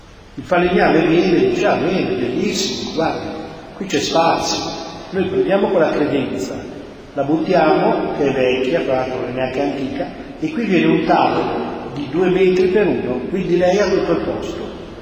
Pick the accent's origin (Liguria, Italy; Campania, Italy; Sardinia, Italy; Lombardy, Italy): Lombardy, Italy; Milan; born there; la mia famiglia è napoletana, io sono sudista, io sono nato a Milano, sono sudista.